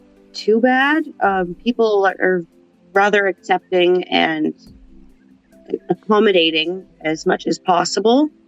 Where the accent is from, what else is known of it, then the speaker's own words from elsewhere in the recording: Nova Scotia, Canada; I grew up in Cape Breton.